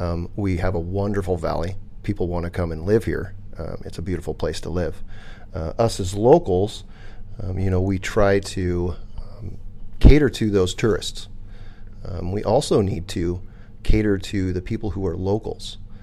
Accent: Chelan, Washington, United States; growing up in Chelan and, you know, seeing the changes that have happened over all the years that I've been back and selling real estate

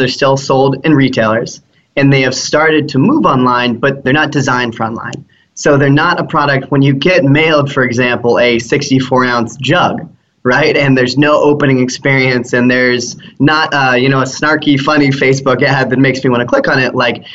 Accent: Boulder, Colorado, United States; I'm originally from Boulder, Colorado

